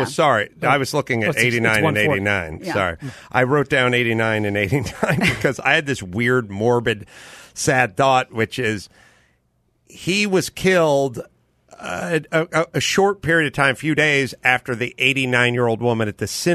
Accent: North Hollywood, California, United States; I grew up in North Hollywood.

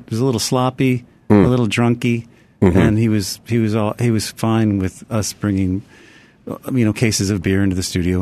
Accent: Phoenix, Arizona, United States; Yeah, we're all from Phoenix, right by Arizona State University, Tempe, Arizona.

